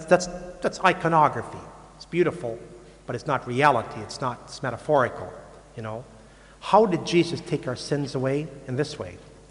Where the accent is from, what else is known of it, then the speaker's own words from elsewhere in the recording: United States; I come from America, United States. We always need an enemy.